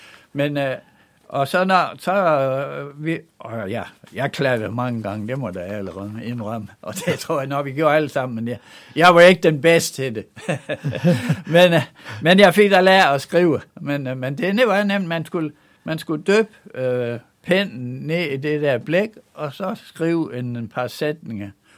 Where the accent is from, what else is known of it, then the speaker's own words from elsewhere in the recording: Troldhede, Central Denmark Region, Denmark; Jeg kommer fra Troldhede af. Der var mit barndomshjem.